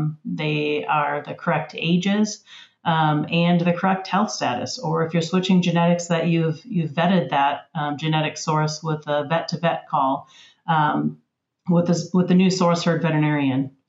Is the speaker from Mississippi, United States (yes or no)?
no; Wisconsin, United States; I am originally from Wisconsin, so a Wisconsinite at heart.